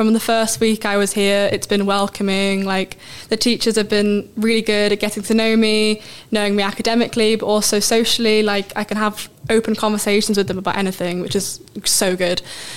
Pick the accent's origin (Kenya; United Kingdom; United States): United Kingdom; Harrogate, Yorkshire and the Humber; I'm from Harrogate.